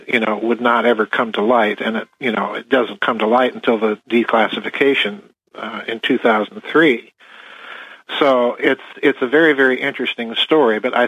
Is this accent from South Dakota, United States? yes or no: yes; South Dakota, United States; I'm from South Dakota, and Senator Carl Mundt was my senior senator when I was a kid growing up.